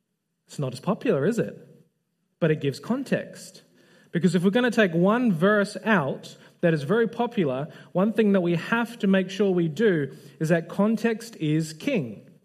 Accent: New Zealand; now in Australia; And being a Kiwi, obviously coming over from New Zealand to Australia

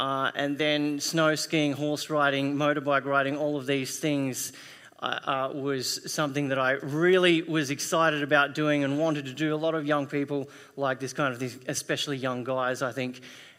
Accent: New South Wales, Australia; I grew up in New South Wales, in South New South Wales, which is not that much warmer than here during winter. But I've been away for a couple of years in some warmer country

